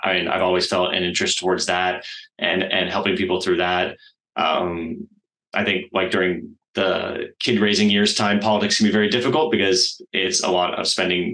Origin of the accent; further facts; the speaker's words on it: New Orleans, Louisiana, United States; also born or lived in California / Texas / Australia; I was born in New Orleans, and my dad worked for Chevron, so we got to move lots of different places: Texas, California, Australia for a bit.